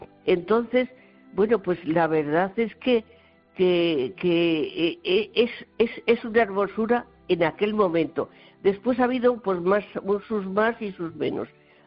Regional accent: Hontalvilla, Castile and León, Spain; Pues Hontalvilla, cerca de Cuéllar, que es más conocido, y sí. Cantalejo, pero que mi pueblo es muy pequeñito.

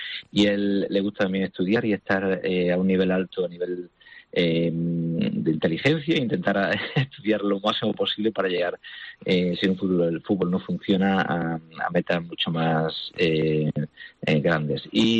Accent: Almería, Andalusia, Spain; moved away as an adult; Yo soy de aquí de Almería. Mi padre y mi madre son españoles, son de aquí de Almería.

